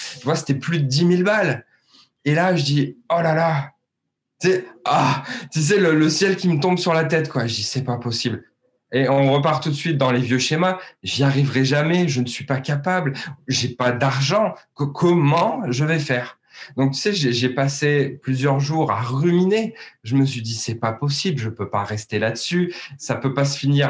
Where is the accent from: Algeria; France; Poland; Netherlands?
France; Gap, Provence-Alpes-Côte d'Azur; je viens de Gap pour la conférence.